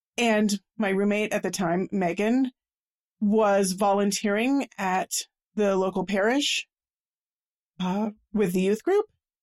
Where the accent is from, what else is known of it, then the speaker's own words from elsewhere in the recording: Austin, Texas, United States; Well, I grew up in Texas. I'm from Austin, and I'm the oldest of four kids.